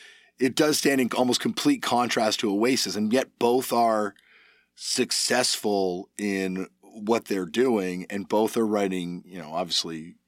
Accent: Canada; We're both Canadian.

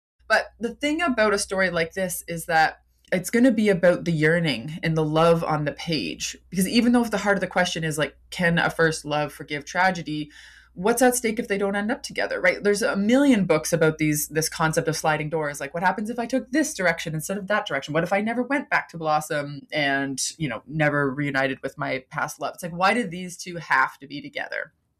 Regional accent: Michigan, United States; Having grown up in Michigan, my love for Michigan summers is ever-growing and something worth sharing.

